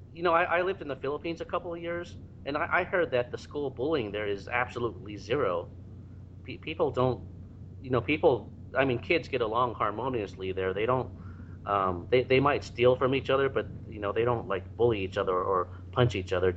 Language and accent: English; Fremont, California, United States; But that was the case in my experience when I grew up in Fremont, California.